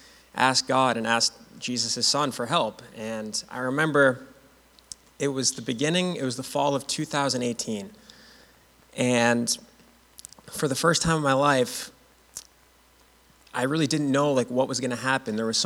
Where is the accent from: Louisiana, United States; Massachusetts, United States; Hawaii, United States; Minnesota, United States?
Massachusetts, United States; Winchester; I grew up in Winchester. Since I was really young, and I went to the public schools up until seventh grade, where I went to Belmont Hill until graduation.